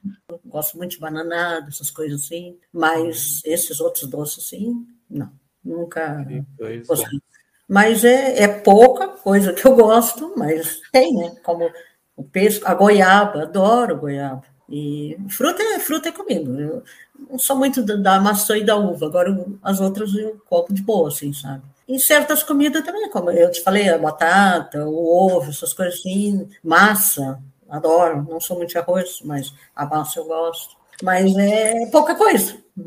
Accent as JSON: {"language": "Portuguese", "region": "Rio Grande do Sul", "country": "Brazil", "tie": "born or raised there", "said": "eu nasci, me criei, agora tô morando lá, novamente, né, porque eu saí um tempo de lá, mas é no Rio Grande do Sul, e é uma cidade boa. Uma cidade grande, uma cidade portuária"}